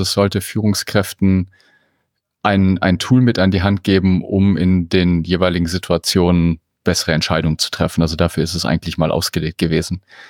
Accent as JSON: {"language": "German", "town": "Munich", "region": "Bavaria", "country": "Germany", "said": "Ich komme aus München."}